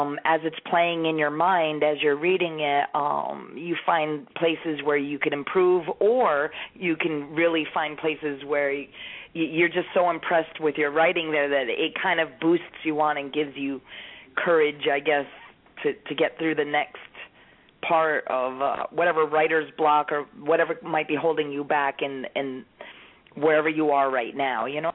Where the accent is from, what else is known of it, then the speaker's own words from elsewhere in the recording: New Jersey, United States; also born or lived in all over the country; So, I'm from New Jersey, but I've lived all over, so that's why I have a little of this and a little of that.